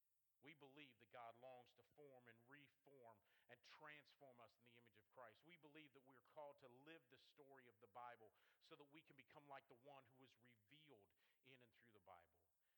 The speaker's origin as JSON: {"language": "English", "town": "Kansas City", "region": "Missouri", "country": "United States", "tie": "born or raised there", "lives_now": "Southern Maryland, United States", "said": "I grew up in Kansas City, Missouri. My dad pastored out there, pastored the church in Independence, Missouri, 2 months before I was born, left while I was in college. And so that's my hometown."}